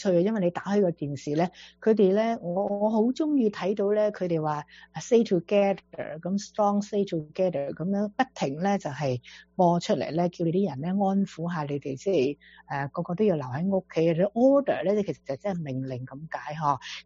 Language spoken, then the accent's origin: Cantonese; China; 我哋中国人最多就系做饮食业噶啦